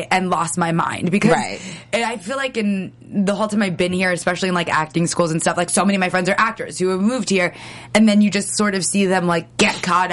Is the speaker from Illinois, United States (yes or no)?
no; Los Angeles, California, United States; It was, so I grew up in the Valley.